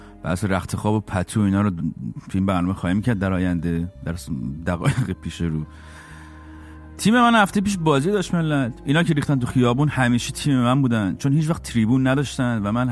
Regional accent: Iran; منم مثل همه شما به عنوان یک ایرانی از این شرایط ناراحت و عصبانی هستم

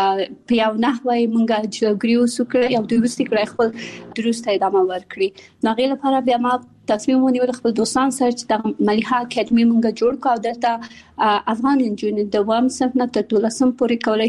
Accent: Kabul, Afghanistan; born there; also born or lived in Pakistan

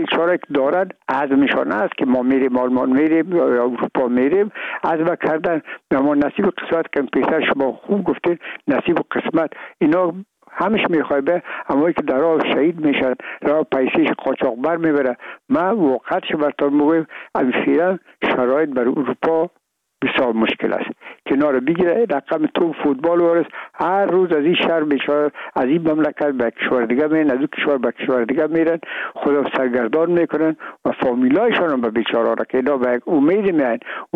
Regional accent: Afghanistan; ما افغان هستیم

